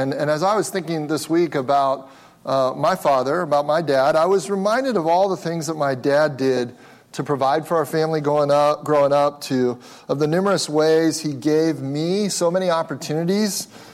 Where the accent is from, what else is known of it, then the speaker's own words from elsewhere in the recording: Cincinnati, Ohio, United States; We grew up in Cincinnati, Ohio, so I often got to go to Cincinnati Reds games, occasionally Cincinnati Bengals games